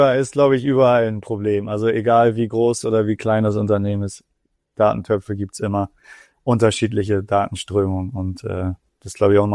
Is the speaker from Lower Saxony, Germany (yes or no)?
no; Hamburg, Germany; moved away as an adult; now in Freiburg, Germany; Ich bin gebürtiger Hamburger, habe mein ganzes Leben in Hamburg verbracht, bis wir dann vor einem Jahr tatsächlich festgestellt haben, als Familie, wir wollen in die sonnenreichste Stadt nach Freiburg ziehen.